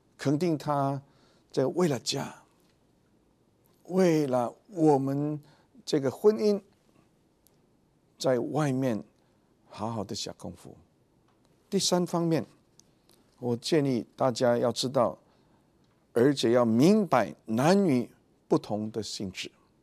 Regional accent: China; 我是中国人，中国人呢，假如说这个 I love you 用中文我爱你，好像很肉麻

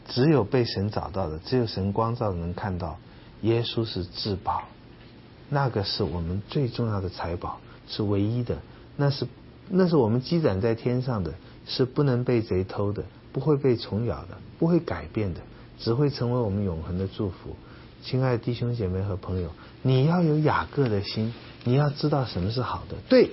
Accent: China; 但是呢，我们中国人一直有个观念，就是小不忍乱大谋哈

